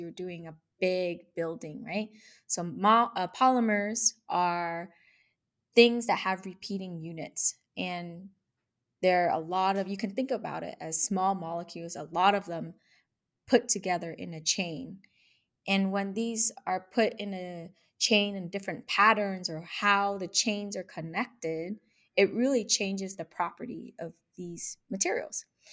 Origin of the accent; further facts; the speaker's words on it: San Jose, California, United States; I grew up in San Jose, California. My mom did middle school, my dad did high school, immigrants